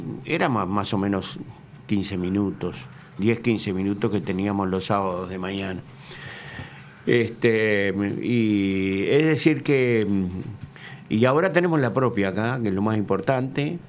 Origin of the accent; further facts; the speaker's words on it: San José, Uruguay; Yo soy oriundo de San José, vine de afuera, vivía en un apartamento que tenía el banco arriba en la calle Olimar.